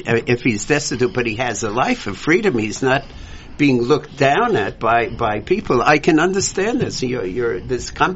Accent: Pakistan; I could understand, being a Pakistani.

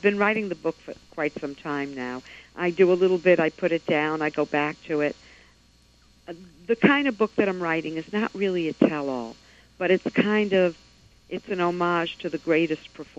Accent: Brooklyn, New York, United States; I'm from Brooklyn.

